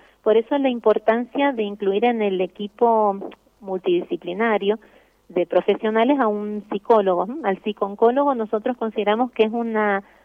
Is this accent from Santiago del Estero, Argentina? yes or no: no; Mendoza, Argentina; Por eso que es muy importante como mendocinos conocer que somos los únicos hasta ahora en Argentina que tenemos esta ley.